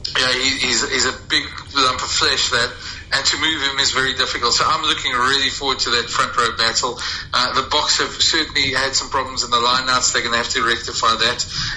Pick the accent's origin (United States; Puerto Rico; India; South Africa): South Africa; I think as a South African